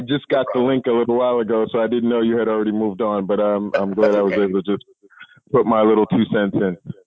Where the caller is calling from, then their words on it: New York, United States; I am calling from New York.